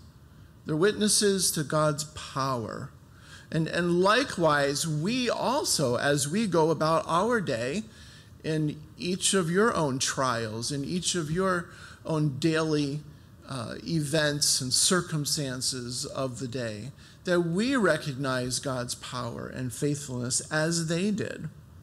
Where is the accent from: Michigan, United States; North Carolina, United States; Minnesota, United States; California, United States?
Michigan, United States; You know, We're all from Michigan.